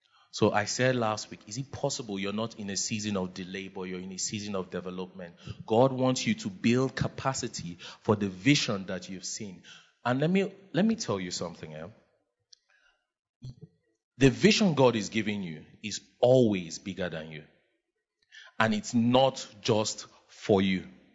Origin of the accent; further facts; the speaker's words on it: Makurdi, Benue, Nigeria; But I grew up in Makurdi. No, sorry, Sorry. Not joke. Sorry, Makurdi boy.